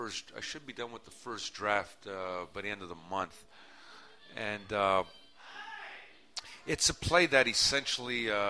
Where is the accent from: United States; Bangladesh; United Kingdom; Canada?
Canada; You know, I'm Italian Canadian and.